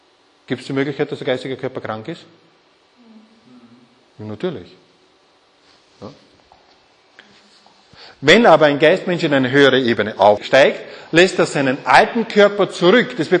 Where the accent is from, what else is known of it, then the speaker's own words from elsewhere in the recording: Burgenland, Austria; ich bin im Burgenland aufgewachsen, und da war es gang und gäbe